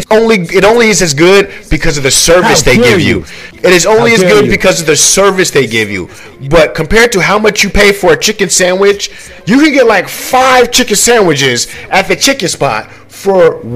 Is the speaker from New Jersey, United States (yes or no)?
yes; New Jersey, United States; We're from Jersey, and everybody from Jersey normally goes to Florida.